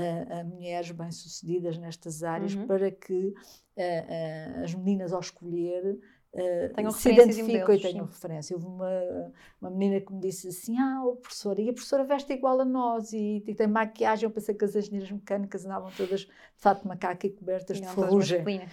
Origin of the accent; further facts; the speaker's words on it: Beja, Portugal; um jornal da Terra, de Beja, de onde eu sou